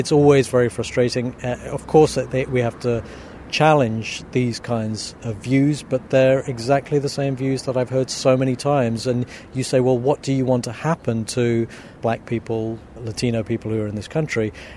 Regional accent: United Kingdom; I wonder if they see me as different because I'm British

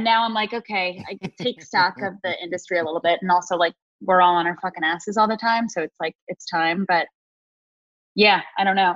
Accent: Long Island, New York, United States; I'm trash. I'm from Long Island. I'm trash.

